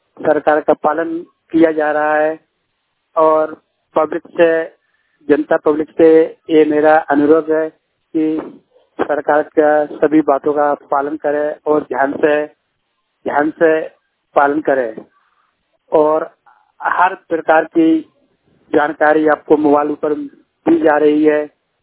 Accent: Jhansi, Uttar Pradesh, India; now in Ahmedabad, India; मैं जिला झांसी एरिया का रहने वाला हूँ। अहमदाबाद में काफी दिनों से अहमदाबाद में रह रहा हूँ। मैं सिलाई का काम करता हूँ।

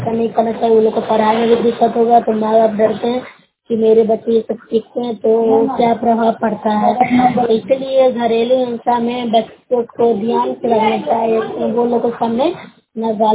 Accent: Bihar, India; मैं नौसराखंड से हूँ, जिला नालंदा में रहने वाली हूँ।

